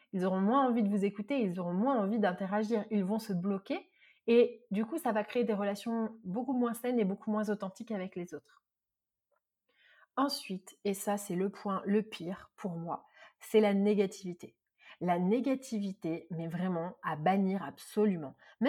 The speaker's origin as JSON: {"language": "French", "town": "Marseille", "region": "Provence-Alpes-Côte d'Azur", "country": "France", "said": "je suis une vraie Marseillaise et j'exagère tout"}